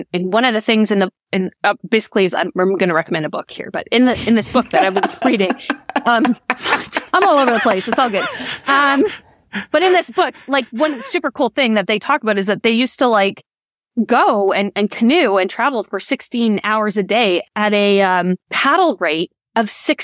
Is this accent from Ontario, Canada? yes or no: no; Winnipeg, Manitoba, Canada; I grew up in Winnipeg, Manitoba, which is in Canada. In Manitoba has the highest proportion of Indigenous people of any province in Canada. So I grew up amongst and around a lot of different Indigenous people.